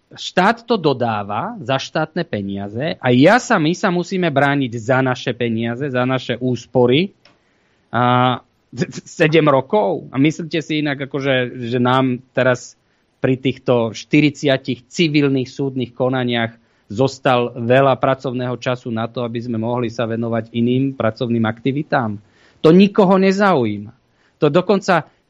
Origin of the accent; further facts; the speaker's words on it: Bratislava, Bratislava Region, Slovakia; Ja som z Bratislavy